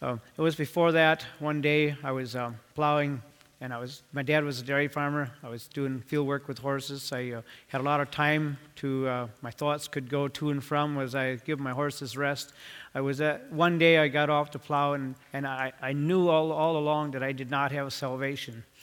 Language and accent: English; Medford, Wisconsin, United States; also born or lived in Chautauqua, Wisconsin / Turtle Lake, Wisconsin; from Turtle Lake, Wisconsin, but I was born in Medford, Wisconsin, the oldest Old Order Amish community in the state of Wisconsin. Lived there till I was about 11 years old.